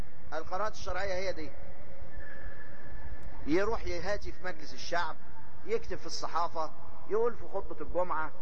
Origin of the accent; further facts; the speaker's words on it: Upper Egypt, Egypt; يا ابني طب ما انا صعيدي برضه